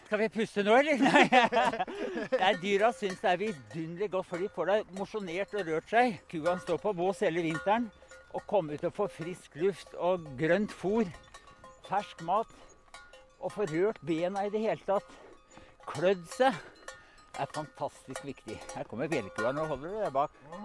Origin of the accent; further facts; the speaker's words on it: Oslo, Norway; Ja, jeg solgte gården og flyttet til Oslo. Jeg kom jo fra Oslo og flyttet nå opp igjen på denne setra som har jo tilhørt familien i over 100 år.